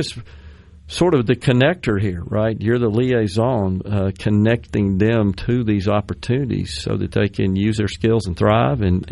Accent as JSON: {"language": "English", "town": "Jackson", "region": "Mississippi", "country": "United States", "tie": "born or raised there", "said": "I mean, I grew up in West Jackson, and my father was a clothing representative of manufacturers."}